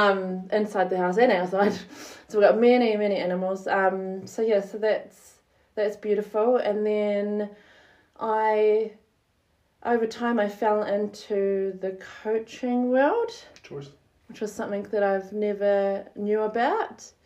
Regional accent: Stratford, Taranaki, New Zealand; So I was brought up in Stratford, Whakahurangi, and born and bred in Stratford, actually. I was born at the Stratford Hospital. Ooh. That is no longer here anymore. I come from a long line of very strong wahine toa

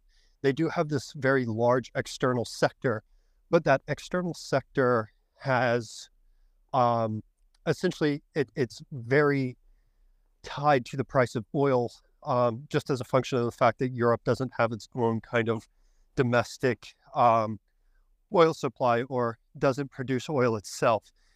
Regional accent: United States; now in Toronto, California, United States; Currently, also still located in Toronto, but I'm from the States.

